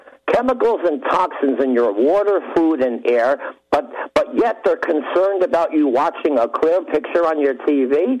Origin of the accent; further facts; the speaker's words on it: Northeast, United States; I grew up in the Northeast in a large city